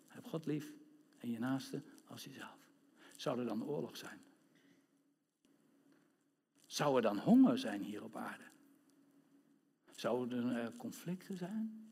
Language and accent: Dutch; Netherlands; We zijn Nederlanders, dus we doen mee vandaag.